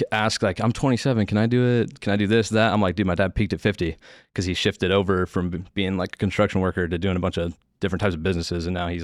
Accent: Seattle, Washington, United States; I'm originally from Seattle.

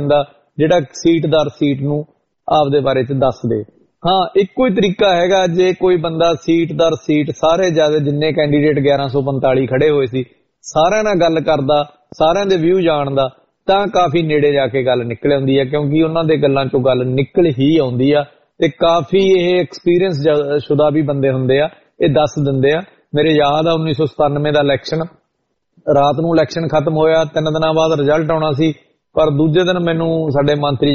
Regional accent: Bathinda, Punjab, India; ਮੈਂ ਇੱਕ ਮਹਿਣਾ ਚੌਕ ਏਰੀਆ, ਬਹੁਤ ਮਸ਼ਹੂਰ ਏਰੀਆ ਬਠਿੰਡੇ ਦਾ, ਮੇਰਾ ਬਚਪਨ ਉੱਥੇ ਗੁਜ਼ਰਿਆ, ਮੈਂ ਰਿਹਾ ਉੱਥੇ ਤਕਰੀਬਨ ਗਲੀਆਂ 'ਚ ਖੇਡਿਆ ਪੜਿਆ।

